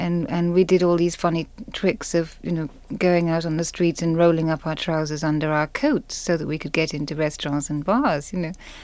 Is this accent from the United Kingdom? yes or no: yes; England, United Kingdom; moved away as an adult; now in United States; As I say, I came from England, and I was the generation in England